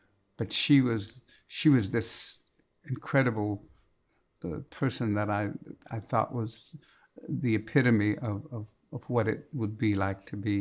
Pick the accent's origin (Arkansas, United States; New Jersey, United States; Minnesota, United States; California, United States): California, United States; San Francisco; I sang some pretty sophisticated songs when I was 18 and 19 years old because I grew up in San Francisco and I frequented the jazz clubs